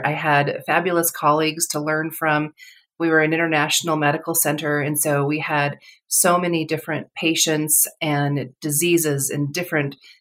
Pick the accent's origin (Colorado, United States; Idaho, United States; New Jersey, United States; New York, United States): Colorado, United States; I just didn't like Southern California. I grew up in Colorado. I missed the snow. I missed the mountains.